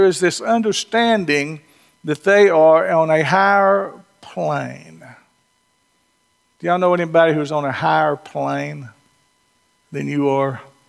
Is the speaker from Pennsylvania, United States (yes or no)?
no; Georgia, United States; also born or lived in North Alabama; And I grew up in North Georgia. Been part of my life in North Georgia, spent time in North Alabama.